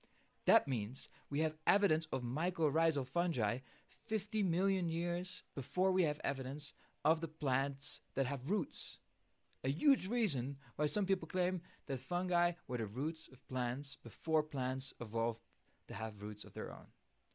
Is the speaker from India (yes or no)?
no; Netherlands; when I grew up in the Netherlands, one of the most light polluted areas in the world